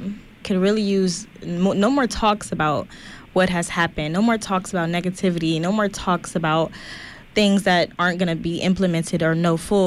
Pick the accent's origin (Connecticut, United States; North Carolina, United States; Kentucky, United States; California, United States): California, United States; Los Angeles; Me personally, I'm from Los Angeles, so coming here and meeting a lot of new Bay people was kind of interesting, you know?